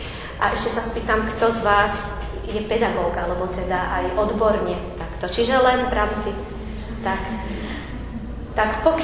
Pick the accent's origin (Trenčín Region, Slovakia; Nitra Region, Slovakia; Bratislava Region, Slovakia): Bratislava Region, Slovakia; Modra; v cirkevnom zbore v Modre, odkiaľ pochádzam.